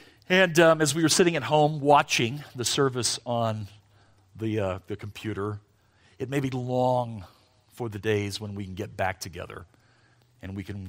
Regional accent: Southern United States, United States; Now, I grew up in the Deep South.

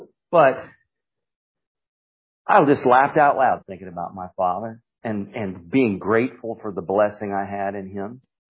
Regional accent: Raleigh, North Carolina, United States; now in Asheville, United States; I'm up in Asheville, and I grew up in Raleigh. Anybody else here from North Carolina?

